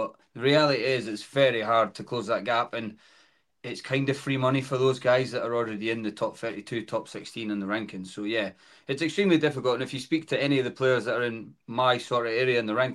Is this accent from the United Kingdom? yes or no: yes; Scotland, United Kingdom; you don't want to play Gary Anderson ever, especially being Scottish, because we all hold him up here and he's our hero.